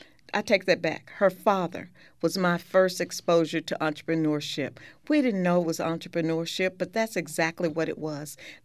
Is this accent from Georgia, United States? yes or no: no; Midway, Texas, United States; I grew up in a small town, small community, Midway, Texas, 350 people.